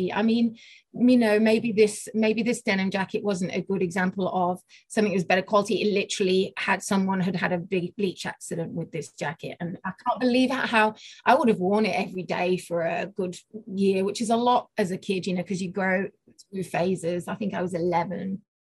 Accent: Sheffield, Yorkshire and the Humber, United Kingdom; accent: English; As you can tell by my accent, I'm English. I grew up in a city called Sheffield in the north of England, and we didn't have a whole lot of money.

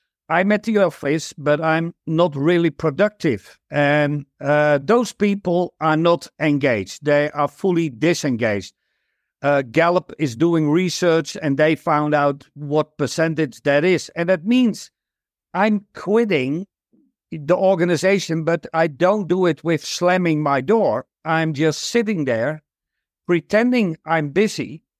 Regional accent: Netherlands; English is a second language; I'm from the Netherlands

